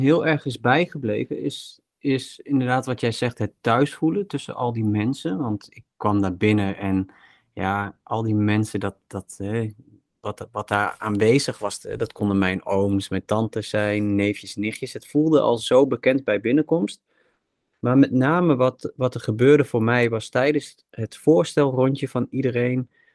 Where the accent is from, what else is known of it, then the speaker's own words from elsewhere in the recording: Almere, Flevoland, Netherlands; born there; now in Almelo, Netherlands; Ik ben 36 jaar. Ik kom oorspronkelijk uit, of ik ben geboren in Almere en ik ben woonzaam in Almelo met mijn gezin.